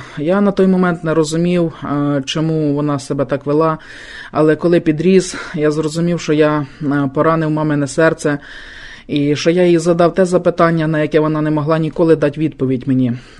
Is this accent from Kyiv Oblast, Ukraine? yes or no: yes; Kyiv Oblast, Ukraine; Я сам з Київської області.